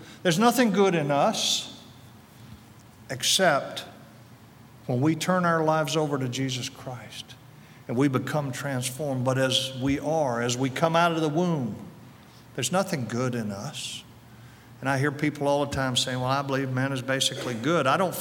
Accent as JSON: {"language": "English", "region": "North Carolina", "country": "United States", "said": "By the way, I'm from North Carolina. Can you tell that?"}